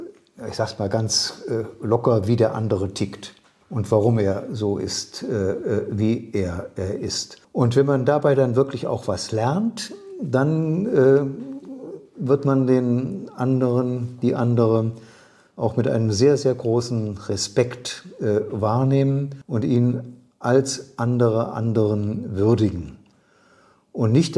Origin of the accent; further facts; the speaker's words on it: Germany; für mich als Deutscher nochmal verstärkt.